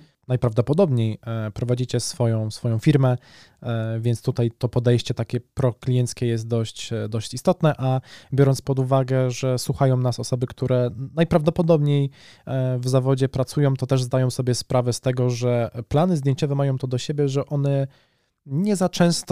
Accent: Szczecin, West Pomeranian Voivodeship, Poland; z racji tego, że jesteśmy ze Szczecina.

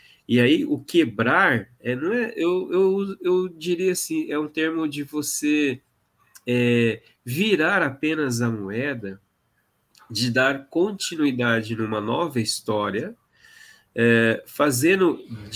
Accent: Londrina, Paraná, Brazil; Bom, eu sou aqui de Londrina

